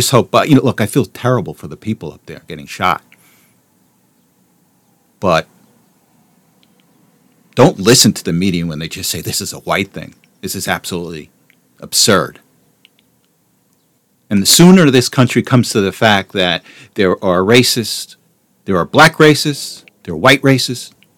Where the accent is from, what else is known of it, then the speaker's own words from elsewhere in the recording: Teaneck, New Jersey, United States; I grew up in Teaneck, New Jersey, a multicultural community.